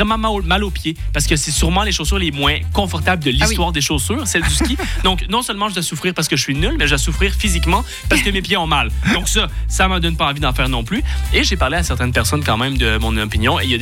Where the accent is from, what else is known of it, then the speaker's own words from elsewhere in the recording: Canada; now in Switzerland; t'es Canadien, justement, pourquoi vous pensez que je suis parti du Canada? Je pensais que la Suisse était un pays plus chaud.